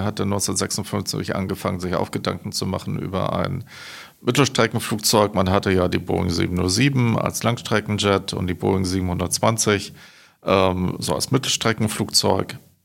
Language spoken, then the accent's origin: German; Filderstadt, Baden-Württemberg, Germany; Ich bin ja in Stuttgart aufgewachsen, also in einem kleinen Dorf, Filderstadt, nahe beim Stuttgarter Flughafen.